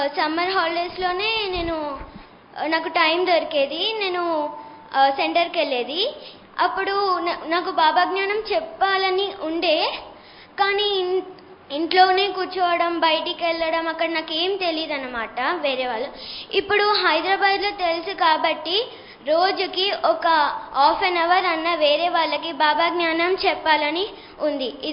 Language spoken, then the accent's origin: Telugu; Narayanpet, Telangana, India; నేను మహబూబ్ నగర్ డిస్ట్రిక్ట్ నుంచి నారాయణపేట్ నుంచి వచ్చాను.